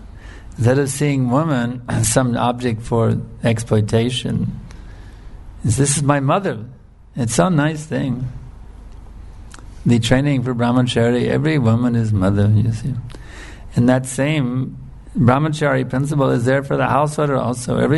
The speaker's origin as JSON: {"language": "English", "country": "United States", "tie": "born or raised there", "said": "that was the whole mood growing up in America."}